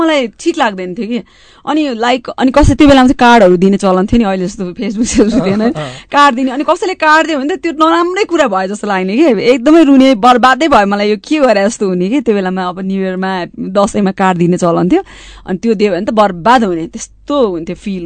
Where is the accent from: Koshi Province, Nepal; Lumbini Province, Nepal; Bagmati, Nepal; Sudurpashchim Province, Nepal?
Bagmati, Nepal; so अहिले पनि सिन्धुपाल्चोकमाथि डाँडा काँडामै हुर्किएँ म झन्डै 6-7 वर्ष नै झन्डै अब 2 वर्ष 2.5 वर्षदेखि झन्डै 10 वर्षको उमेरसम्म नै म त्यहाँ बसेँ